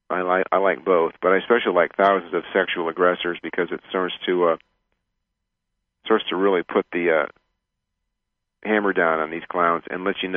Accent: United States; I'm an American who actually knows that the rest of the world knows more about America than America knows about the world.

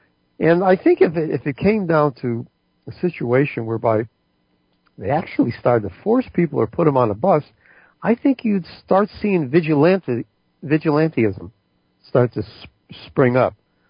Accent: United States; I was an enlisted man, I'm as American as you can get. I'm apple pie American as you can get.

